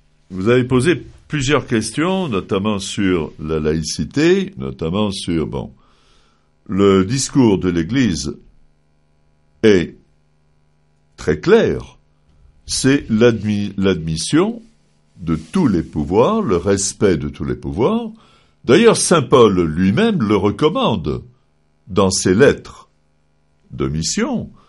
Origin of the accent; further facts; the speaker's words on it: Lebanon; moi je suis franco-libanais, j'ai les deux nationalités. Chez nous, au Liban, nous sommes habitués, les chrétiens et les musulmans, à vivre ensemble.